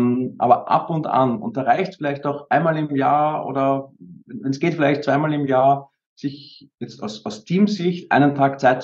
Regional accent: Vienna, Austria; die ganz ersten Jahre, also wirklich frühe Kindheit, waren tatsächlich noch in Wien. Also ich bin auch in Wien aufgewachsen die ersten paar Jahre. Wir sind aber auch dann sehr schnell aufs Land rausgezogen.

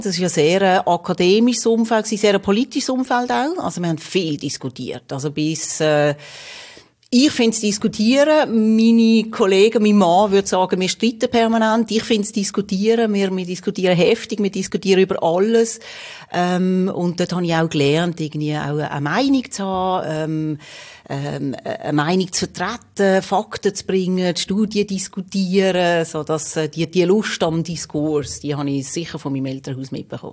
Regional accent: Magden, Aargau, Switzerland; Ich bin in Fricktal aufgewachsen, in Magden. Mhm. Genau, bin dann dort auch in Bezirksschule, heisst das dort, in Rheinfelden. Und dann ziemlich schnell auf Richtung Basel, Muttens Gymnasium gemacht, Basel.

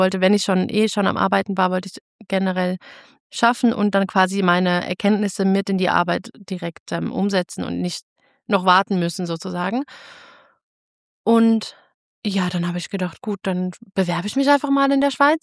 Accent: Germany; ich habe in Deutschland, also ich komme aus Deutschland, ich habe dort Filmmusik studiert und Komposition

